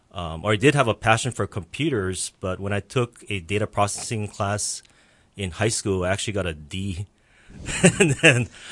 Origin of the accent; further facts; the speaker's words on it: Honolulu, Hawaii, United States; I grew up in Makiki and grew up in a very poor family. Three families living in one house.